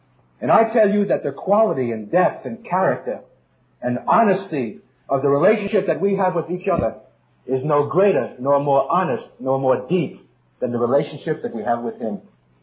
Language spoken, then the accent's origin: English; Brooklyn, New York, United States; When I was a kid growing up in Brooklyn, full of anguish and bewilderment